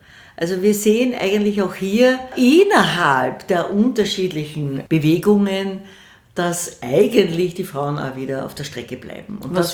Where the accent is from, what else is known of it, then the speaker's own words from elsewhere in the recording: Vienna, Austria; Ich bin eine stolze Wienerin.